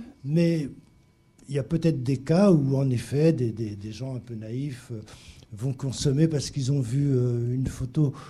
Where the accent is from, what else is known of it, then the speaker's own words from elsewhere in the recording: Paris, Île-de-France, France; Bon, je suis parisien, je prends beaucoup le métro.